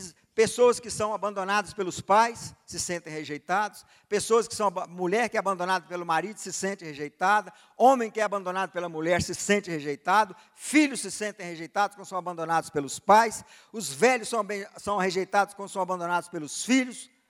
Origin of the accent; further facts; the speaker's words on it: Espírito Santo, Brazil; E nós fomos criados lá no interior do Espírito Santo.